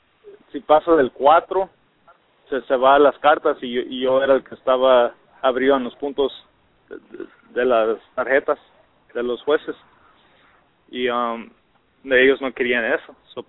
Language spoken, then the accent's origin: Spanish; Mexico; Mi estilo es como cualquier mexicano, pelear bien agresivo